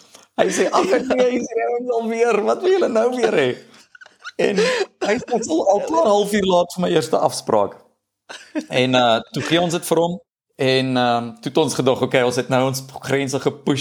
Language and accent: Afrikaans; Gauteng, South Africa; ons kom, drie van ons kom uit die Oosrand uit, dis net Joe wat permanent in Pretoria gebly